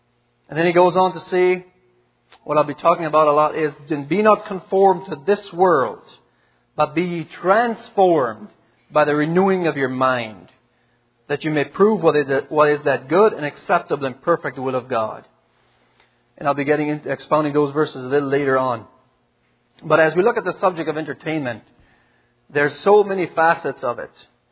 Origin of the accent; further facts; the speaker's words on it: Manitoba, Canada; I'm from Manitoba, as most of you know.